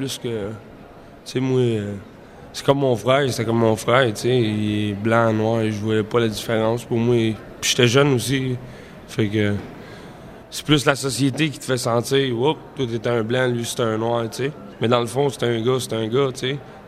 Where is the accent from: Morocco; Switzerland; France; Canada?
Canada; Montreal, Quebec; J'ai grandi à Montréal, puis j'ai été élevé par des Haïtiens.